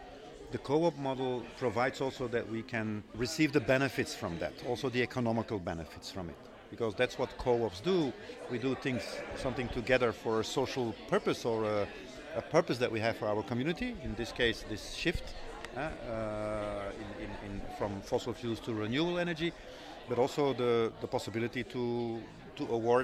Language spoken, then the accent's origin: English; Belgium; English is a second language; I am originally from Belgium